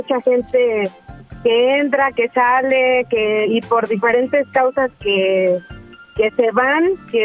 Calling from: Ecatepec, State of Mexico, Mexico; De Catepec, Estado de México.

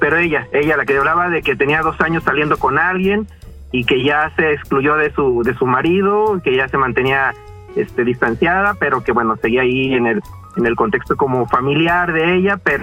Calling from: Guadalajara, Jalisco, Mexico; De Guadalajara.

